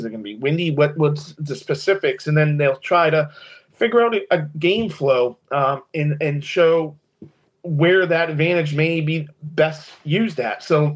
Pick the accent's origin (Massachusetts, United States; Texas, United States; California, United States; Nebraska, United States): Massachusetts, United States; My hometown right near Worcester, Massachusetts, had their biggest snowstorm in record in early to mid-December.